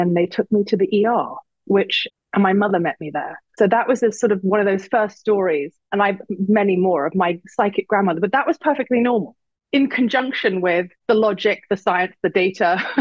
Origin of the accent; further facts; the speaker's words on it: London, United Kingdom; now in United States; So I'm a Londoner. I live in the US, lived in the US for 21, nearly 22 years. It'll be 22 years in March.